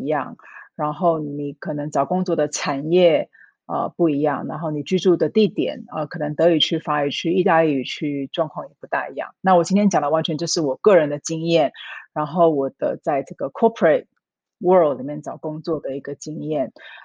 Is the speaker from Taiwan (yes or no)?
yes; Taiwan; moved away as an adult; also born or lived in Singapore / Hong Kong / Shanghai / Tokyo; now in Switzerland; 那我在台湾出生长大的，然后我大概是2004年离开台湾到新加坡工作，然后在新加坡待了几年，然后后来去了香港，再去了上海，然后后来也去了东京，然后跟瑞士。